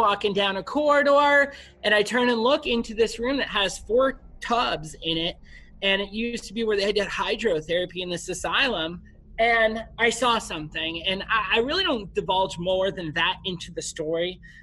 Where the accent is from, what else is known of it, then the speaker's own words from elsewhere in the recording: Rockford, Illinois, United States; Three of us were from born and raised in Rockford, Illinois